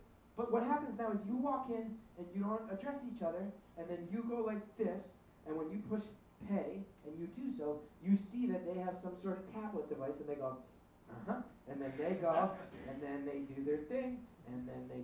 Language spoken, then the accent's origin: English; New Jersey, United States; This is the one I used to go to growing up. It's my hometown, like the closest one to my old high school.